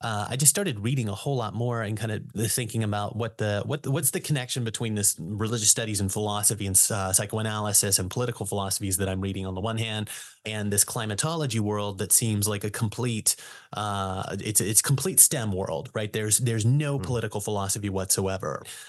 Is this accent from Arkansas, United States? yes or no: yes; Arkansas, United States; I was born and raised in Arkansas.